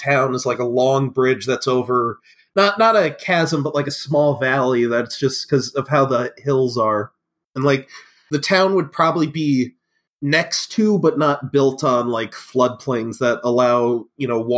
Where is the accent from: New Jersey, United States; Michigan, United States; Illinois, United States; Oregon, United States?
Michigan, United States; because, like, I'm from Michigan